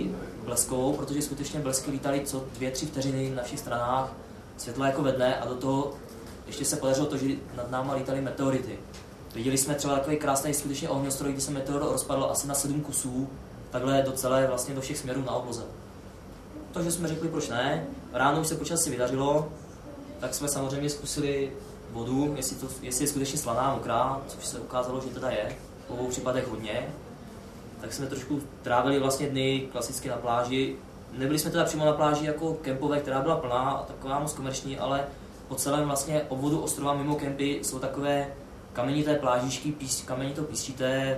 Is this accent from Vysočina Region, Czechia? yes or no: no; Olomouc, Olomouc Region, Czechia; bavili jsme se, že jsme z Olomouce a tak podobně